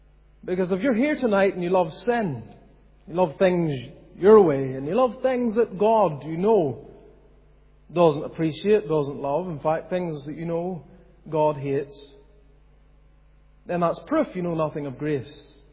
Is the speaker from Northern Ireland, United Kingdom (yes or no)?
yes; Ballymoney, Northern Ireland, United Kingdom; also born or lived in Scotland; I was born in Scotland. Our family moved then here to Ballymoney. And really, in essence, Ballymoney is my home. The toon. Cowtown. It's home.